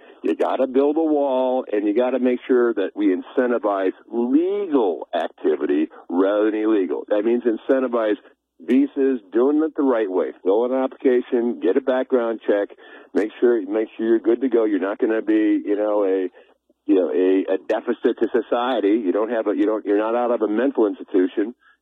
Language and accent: English; Bozeman, Montana, United States; born there; So the knock that I'm not from Montana, I was born in Bozeman.